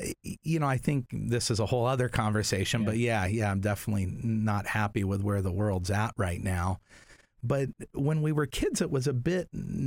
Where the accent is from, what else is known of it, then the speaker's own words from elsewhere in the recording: Canoga Park, California, United States; I remember even growing up in Canoga Park, you know, we used to have a ton of gangs here